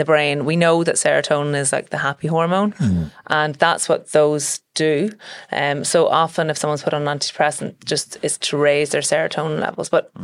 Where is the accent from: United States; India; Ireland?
Ireland; Dublin, Leinster; I was born and bred in Dublin. My parents are from the north. So my dad is from Belfast and my mum was from Larne. And they moved down here when they got married around 1978. And then I was born in 1980.